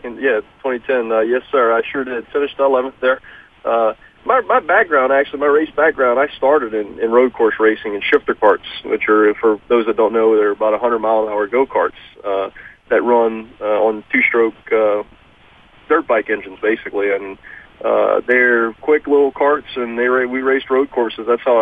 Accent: Louisiana, United States; I grew up here in South Louisiana, and there's really not much as far as asphalt or paved racing down here.

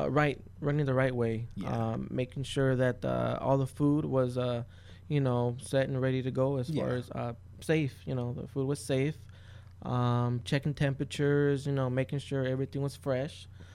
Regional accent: Eloy, Arizona, United States; Grew up in Eloy, Arizona. Was there for about 17 years before I moved up to Phoenix.

